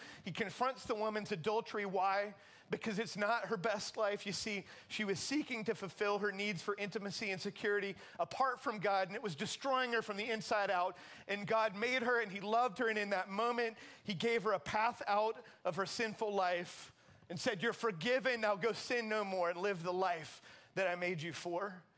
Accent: Charlotte, North Carolina, United States; I grew up in Charlotte, and I grew up, one of the biggest loves of my life before I was 12 years old was WWF wrestling.

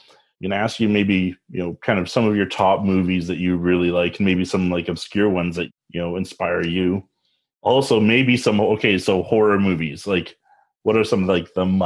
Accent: Edmonton, Alberta, Canada; born there; I was born in Edmonton.

